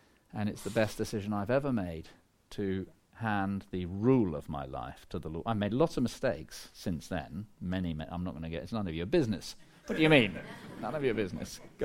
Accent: England, United Kingdom; people have to write their questions down because we're English.

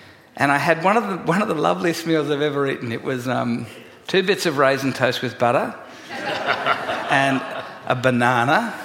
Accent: Sydney, New South Wales, Australia; Well, you know, I'm a redneck from Sydney, really. I lived all my life in the one little valley and get out as often as I can.

